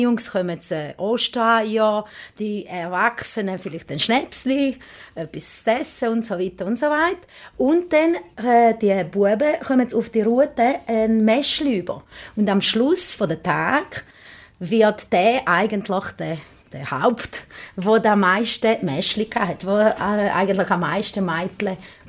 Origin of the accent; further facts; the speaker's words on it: Switzerland; Karfreitag, Samstag, Sonntag verlaufen wie bei uns in der Schweiz.